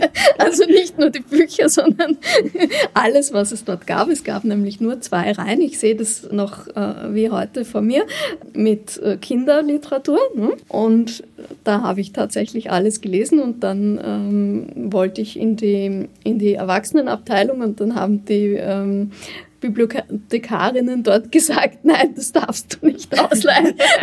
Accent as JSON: {"language": "German", "region": "Vorarlberg", "country": "Austria", "said": "Ich komme aus Vorarlberg, es gibt die Bregenzer Festspiele."}